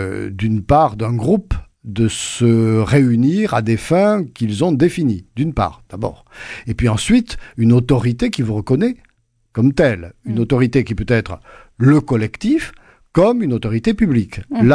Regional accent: Nouvelle-Aquitaine, France; Il y en a chez moi en Béarn

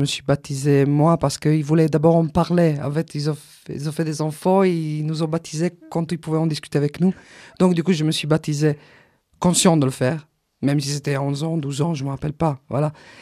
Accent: Apulia, Italy; born there; Parce que moi je suis né dans les Pouilles, à côté de chez lui

